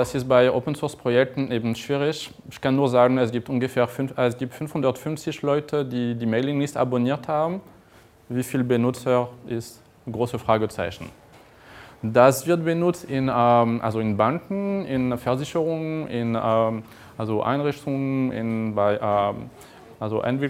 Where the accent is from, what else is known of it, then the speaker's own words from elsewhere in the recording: France; German is a second language; now in Germany; So, ja, wie ich das nicht verstecken kann, bin ich Franzose. Ich arbeite aber in Deutschland, ich wohne in der Nähe von Bonn.